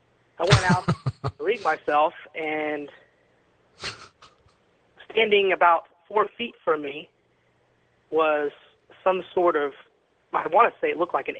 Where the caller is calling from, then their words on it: Tulsa, Oklahoma, United States; I'm calling from Tulsa.